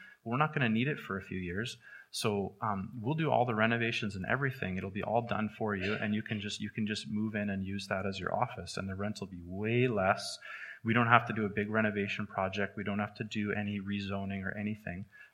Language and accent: English; Victoria, British Columbia, Canada; we were in Calgary. I'm from Victoria, and we'd moved away to Calgary for a bit